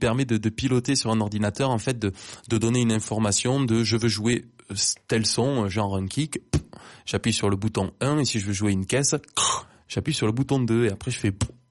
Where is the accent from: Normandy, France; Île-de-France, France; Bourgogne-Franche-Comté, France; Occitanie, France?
Occitanie, France; now in Toulouse, France; Moi, je suis de Toulouse je suis sur Toulouse depuis 10 ans. Après, je suis originaire de l'Aveyron, non loin de là, mais quand même un territoire finalement différent.